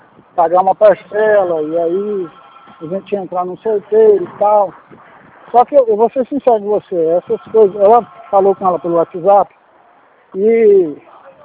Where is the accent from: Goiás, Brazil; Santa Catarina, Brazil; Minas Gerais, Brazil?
Minas Gerais, Brazil; Iturama; Eu sou de Iturama.